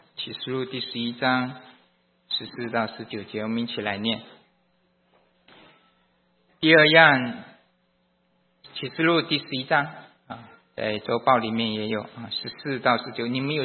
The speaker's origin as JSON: {"language": "Chinese", "country": "Malaysia", "said": "我是从马来西亚来的"}